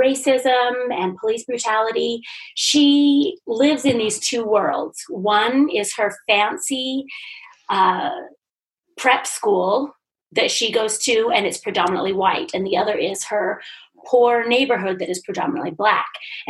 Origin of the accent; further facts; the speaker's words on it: East Millcreek, Utah, United States; also born or lived in Sandy; So I grew up here in the Salt Lake Valley in East Mill Creek and in Sandy. I went to the University of Utah, where I earned a degree in sociology